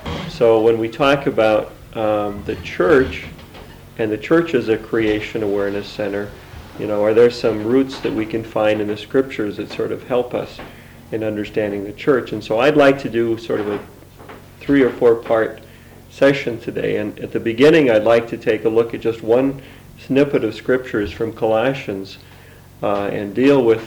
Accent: Madison, Wisconsin, United States; I'm a pastor from Madison, Wisconsin.

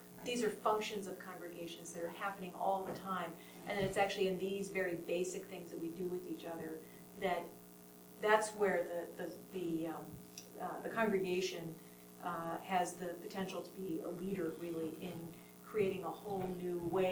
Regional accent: Chicago, Illinois, United States; I am from Chicago, Illinois.

